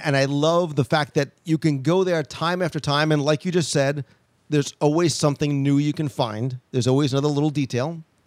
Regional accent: New Jersey, United States; And look, I'm Italian. I'm from New Jersey. It's hard to find a good Italian sausage sandwich.

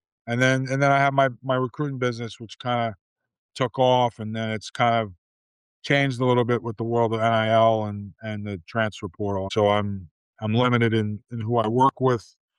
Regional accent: New York, United States; I'm originally from Long Island.

